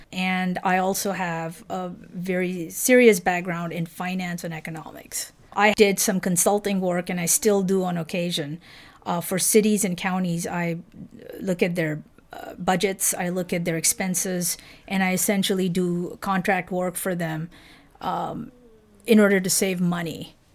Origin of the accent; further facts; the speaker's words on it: Mumbai, Maharashtra, India; moved away as an adult; now in United States; I was born and brought up in Mumbai, India. And then at the age of 18, I moved to the United States to attend college or university. So I've been in this country close to 34 years now.